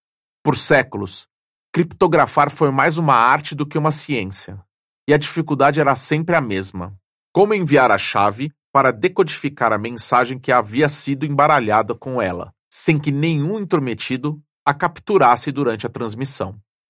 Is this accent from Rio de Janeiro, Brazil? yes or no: yes; Rio de Janeiro, Brazil; Sou carioca e filho de suburbano, irmão.